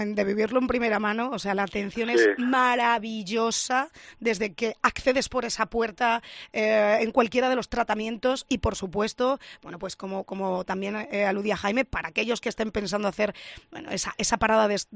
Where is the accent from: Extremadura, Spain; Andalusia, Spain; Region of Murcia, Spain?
Extremadura, Spain; como extremeños conocemos